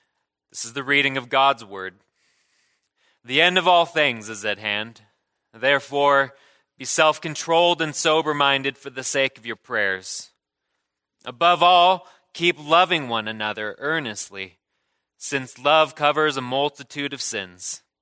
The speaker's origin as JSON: {"language": "English", "town": "Reno", "region": "Nevada", "country": "United States", "tie": "born or raised there", "said": "I was born and raised in Reno, Nevada. So just, you know, a hop, skip, and a jump or so away."}